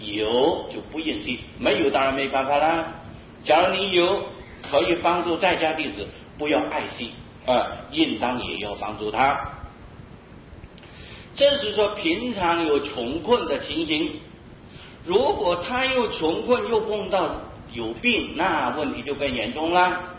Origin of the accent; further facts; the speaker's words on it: Taiwan; 可是我们台湾人有一个习惯，认为皈依就是拜师